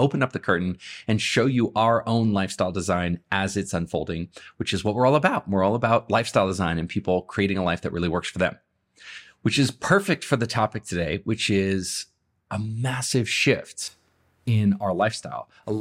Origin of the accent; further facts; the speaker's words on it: United States; Like I'm more excited about moving back to the States and being an American than I ever have been before.